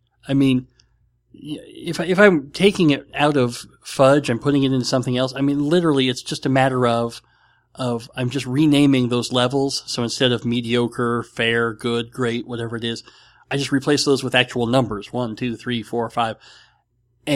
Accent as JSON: {"language": "English", "region": "New York", "country": "United States", "tie": "born or raised there", "said": "I grew up near the Appalachian Mountains. Well, not near the Appalachian Mountains, but we would make trips to the hills and the mountains from where we live. But in upstate New York, things were super green."}